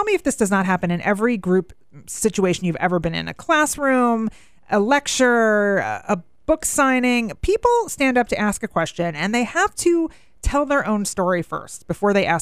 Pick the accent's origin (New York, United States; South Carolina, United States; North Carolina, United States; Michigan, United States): Michigan, United States; I'm from Michigan and we know how to deal with the snow up there.